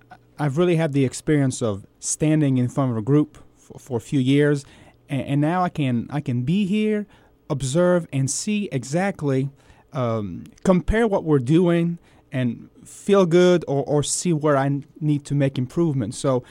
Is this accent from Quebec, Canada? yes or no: yes; Quebec, Canada; And also, since I'm from Canada, I conducted there quite a bit in the Montreal, Quebec City region.